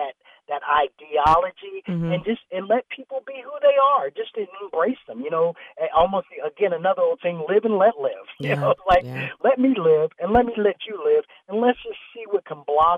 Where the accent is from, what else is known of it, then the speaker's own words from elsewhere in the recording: West Virginia, United States; I'm from West Virginia, a small place there, you know, the Appalachian is really tough.